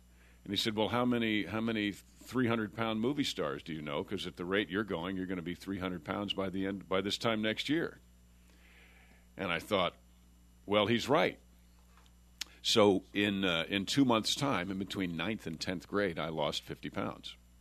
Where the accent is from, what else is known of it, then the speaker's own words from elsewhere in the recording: New York, United States; I'm from New York.